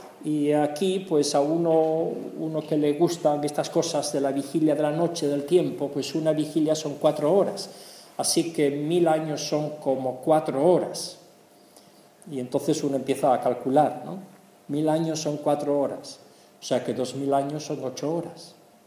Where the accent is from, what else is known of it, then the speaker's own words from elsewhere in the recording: Spain; now in Germany; Digo, es que soy español.